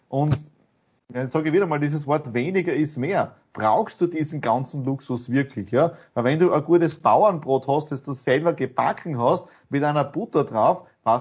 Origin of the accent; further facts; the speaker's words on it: Bad Radkersburg, Styria, Austria; Ich komme ja aus Rackersburg, also unten in der kleinen Feuerwehr Grobarten.